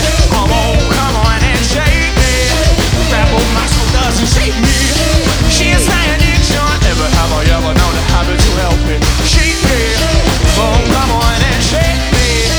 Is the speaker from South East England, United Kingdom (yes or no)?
yes; South East England, United Kingdom; We're from Oxfordshire, by the way.